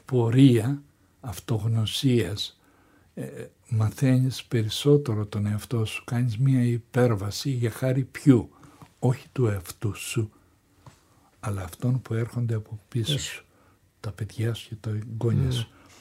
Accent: Anogeia, Crete, Greece; ξεχυλίζουν τώρα να παίξω στο χωριό μου και να κάνω και τον πιο εμβληματικό ήρωα του χωριού που μεγαλούργησε

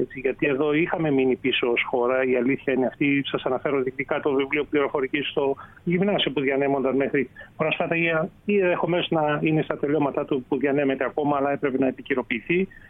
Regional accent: Central Macedonia, Greece; όπως εδώ στην πατρίδα μου πάνω στην Πέλα.

